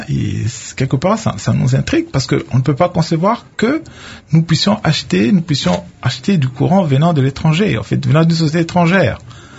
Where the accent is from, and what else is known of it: DR Congo